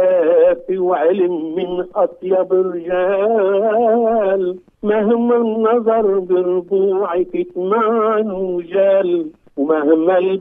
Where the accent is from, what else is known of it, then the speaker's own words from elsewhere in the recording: Sarjbal, Lebanon; بفضل موقع ضيعتنا وطبيعتها الحلوة بين الجبال الخضراء هي معلم سياحي بحد ذاته